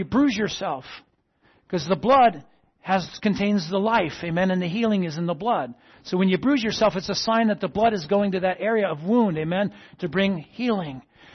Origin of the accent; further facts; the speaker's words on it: East Coast, United States; we're from the East Coast, there was this place in Cape Cod that, you know, on the weekends, it would pack out bumper to bumper people